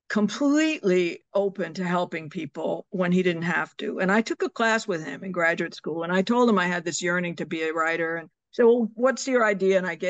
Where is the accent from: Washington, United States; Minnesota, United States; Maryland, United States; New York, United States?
New York, United States; New York City; So me, I'm a dyed-in-the-wool New Yorker. I was born in New York City. I'm an absolute product of New York City public schools, public high school, public elementary school, just adore New York.